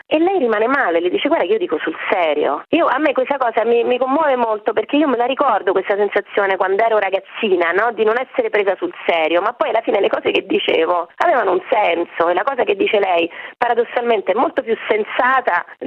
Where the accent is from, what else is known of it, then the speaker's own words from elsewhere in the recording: Rome, Lazio, Italy; Poi sono romana, quindi diciamo la montagna è lontana, ecco.